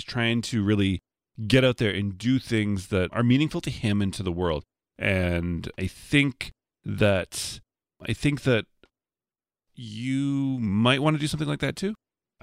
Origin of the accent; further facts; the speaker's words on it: Canada; I'm Canadian